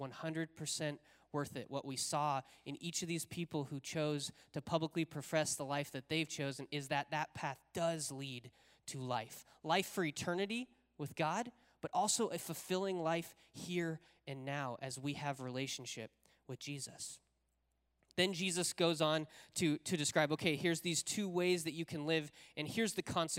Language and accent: English; Wyoming, United States; I'm from Wyoming. I don't know how tides work.